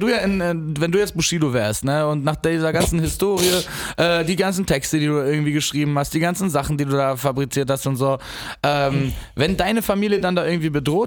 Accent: France; Ja doch, genau, ich bin Franzose.

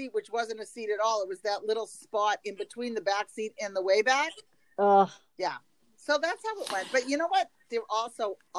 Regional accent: Boston, Massachusetts, United States; accent: Boston; Can you guys hear my Boston accent? I try not to like put it on.

